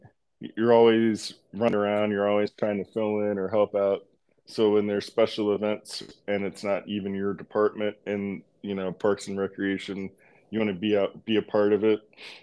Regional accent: Maryland, United States; growing up on the Eastern Shore, when I was a kid, we didn't have like a lot of after school programming.

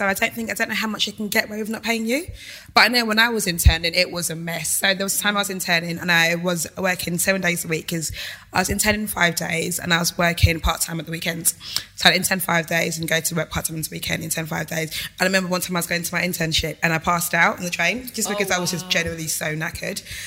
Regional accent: Dagenham, London, United Kingdom; Dagenham.

